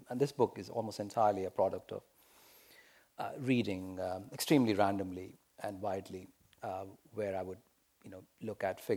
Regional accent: India; moved away as an adult; growing up in India, which I did, I actually didn't leave India until I was 26 years old

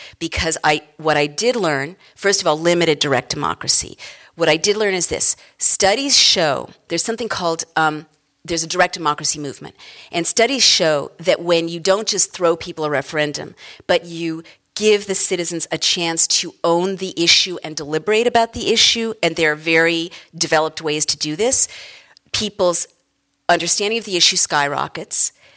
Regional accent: San Francisco, California, United States; I grew up in San Francisco, so I know this is

